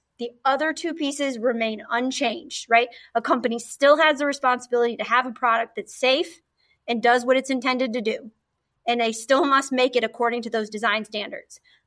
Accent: Iowa, United States; In some states, like the state, my home state of Iowa

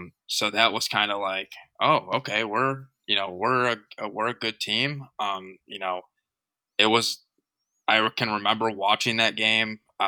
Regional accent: New York, United States; I kind of just chose the Giants as being a New Yorker.

